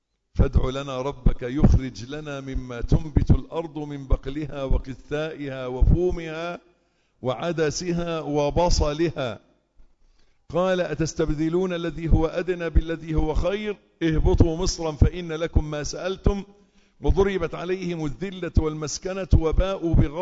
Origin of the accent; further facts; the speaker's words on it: Egypt; انتوا عارفين ان احنا كمصريين ما بتنفعش معنا الديمقراطية